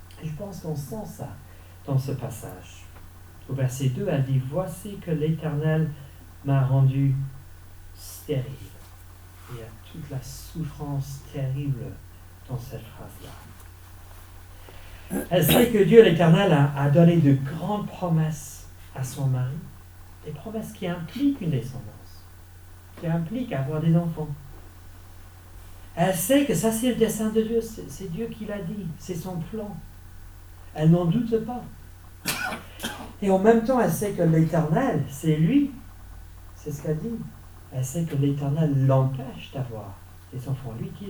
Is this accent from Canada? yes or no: no; France; Chez nous en France, le travail peut sembler lent et certainement à contre-courant.